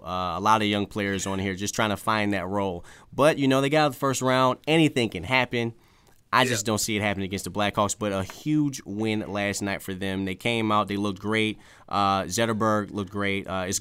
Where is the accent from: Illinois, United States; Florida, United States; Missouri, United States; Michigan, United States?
Michigan, United States; Detroit; Now, I'm born and raised in Detroit. You know, I bleed from the D.